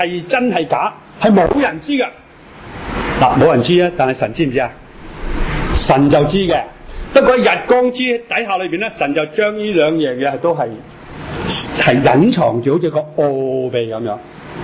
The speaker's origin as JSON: {"language": "Cantonese", "country": "China", "said": "傍晚就系逾节啦，即系我哋中国人嘅新年。"}